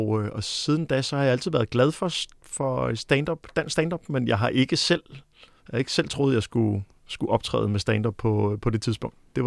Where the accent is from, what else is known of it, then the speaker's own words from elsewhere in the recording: Næstved, Zealand, Denmark; Jeg er jo født og opvokset i Næstved, så det var meget naturligt at tage i Næstvedhallen og se noget underholdning.